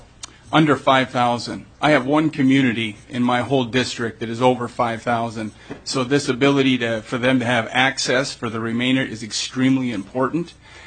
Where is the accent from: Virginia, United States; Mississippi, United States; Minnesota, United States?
Minnesota, United States; And it's not going to come to any surprise that I'm from Greater Minnesota